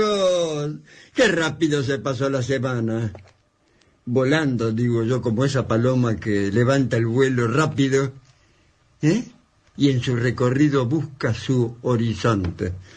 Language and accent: Spanish; Urdampilleta, Buenos Aires Province, Argentina; Bolívar, centro mismo de la provincia de Buenos Aires, República Argentina. Porque somos muy bien argentinos nosotros